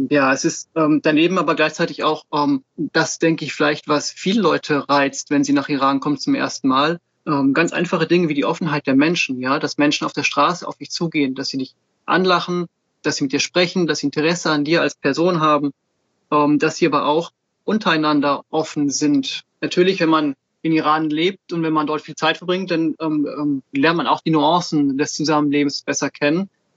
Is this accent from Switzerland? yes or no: yes; Switzerland; born there